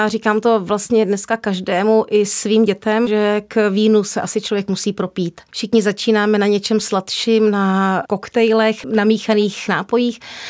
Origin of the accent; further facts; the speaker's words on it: Slaný, Central Bohemian Region, Czechia; now in Kvíc, Czechia; Pocházím ze Slaného, nicméně do Kvíce jsme se nastěhovali v rámci té restituce zpátky